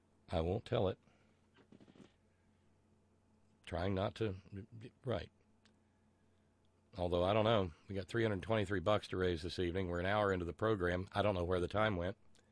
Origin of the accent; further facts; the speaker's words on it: Alabama, United States; You know, I grew up in Lauderdale County, Alabama.